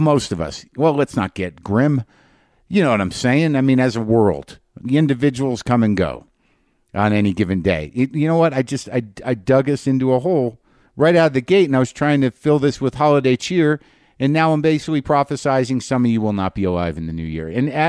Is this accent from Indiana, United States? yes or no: no; New Mexico, United States; I am in my home state of Nuevo Mexico. I'm up in the Santa Fe area.